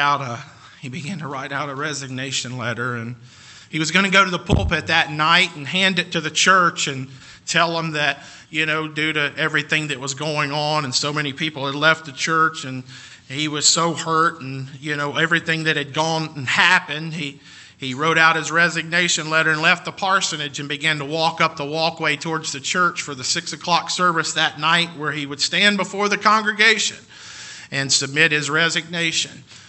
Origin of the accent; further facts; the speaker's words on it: Mississippi, United States; I was raised in Mississippi.